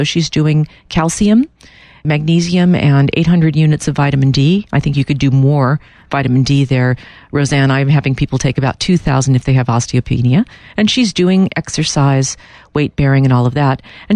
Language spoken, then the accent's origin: English; Los Angeles, California, United States; And I grew up in Los Angeles in the 60s, and let me tell you, I know bad air.